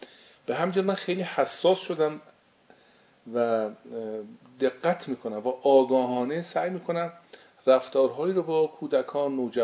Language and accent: Persian; Tehran, Tehran Province, Iran; born there; 66 سالم داره، خرداد آینده میرم تو 67 سال. متولد تهران هستم، خیابان شکوفه. پدرم از سیتش آشتیانی است، مادرم آشتیانی و گرکانی است